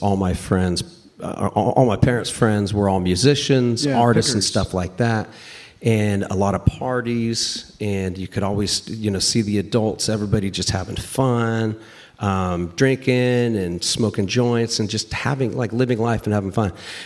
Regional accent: Wrightwood, California, United States; Well, where I grew up. Well, I grew up in Wrightwood. And Wrightwood is a continuation of the Sierra Madre, you know, mountain range right there.

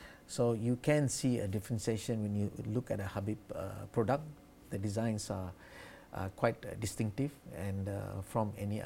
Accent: Malaysia; we are really, really proud to be Malaysian and as a Malaysian brand.

